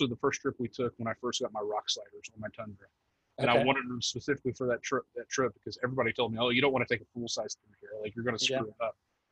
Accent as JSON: {"language": "English", "region": "Indiana", "country": "United States", "said": "It's stuff like that we don't see up here in Indiana. And I'm from Southern Indiana."}